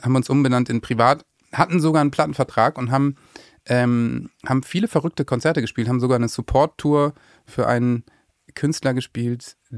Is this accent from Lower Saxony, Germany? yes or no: yes; Osterholz-Scharmbeck, Lower Saxony, Germany; Und wir kommen vom Dorf, ne? Also wir sind in Osterholz-Scharmbeck zusammen zur Schule gegangen.